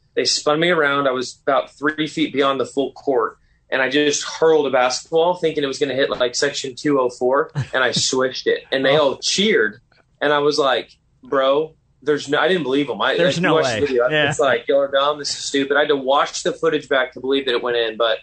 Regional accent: Frisco, Texas, United States; We're from Frisco, Dallas area.

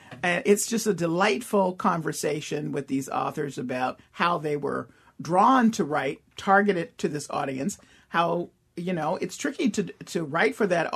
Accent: Memphis, Tennessee, United States; By the way, the money is going to St. Jude Children's Research Hospital in Memphis, my hometown.

